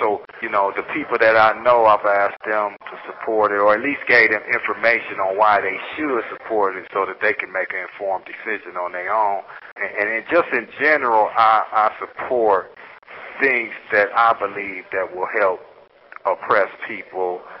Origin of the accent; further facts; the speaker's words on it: Cleveland, Ohio, United States; I'm from Cleveland, Ohio.